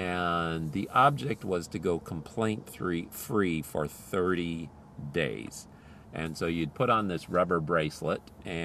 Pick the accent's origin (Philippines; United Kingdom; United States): Philippines; I grew up in the Philippines, and when you have a car running in the Philippines and it's hot outside, that's bad for the car.